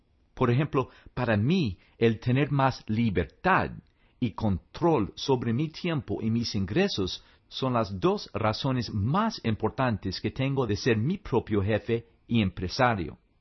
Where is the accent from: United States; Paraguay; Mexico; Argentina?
United States; accent: gringo; Spanish is a second language; Así fue como aprendí a hablar español, aunque todavía tengo un acento de gringo.